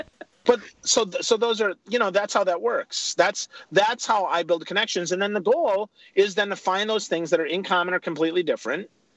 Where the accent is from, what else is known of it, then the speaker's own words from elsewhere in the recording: Wisconsin, United States; I'm from Wisconsin. I'm not a big fan of Illinois